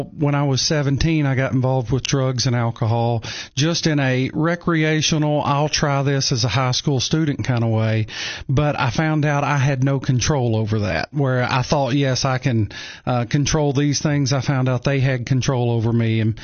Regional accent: Tennessee, United States; also born or lived in Nashville; I grew up in West Tennessee in the cotton fields, growing up in the country. And when we were about, I guess I was 10 years old, we moved to Nashville.

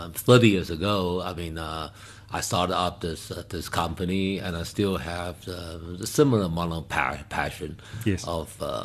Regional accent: Taiwan; moved away as an adult; now in South Africa; I was born in Taiwan.

